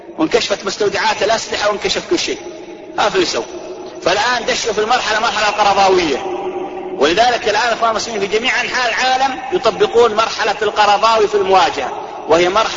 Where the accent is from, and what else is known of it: Saudi Arabia